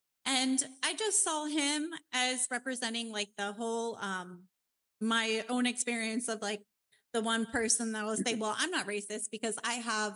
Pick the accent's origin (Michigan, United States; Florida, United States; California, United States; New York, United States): Florida, United States; Tampa; I grew up in Tampa and we had like Plant City right next to us.